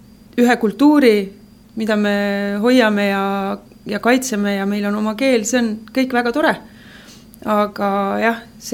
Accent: Saare County, Estonia

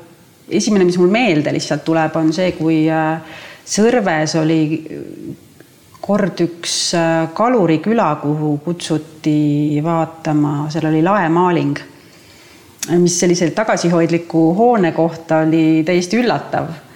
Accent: Saare County, Estonia; ma olen saarlane

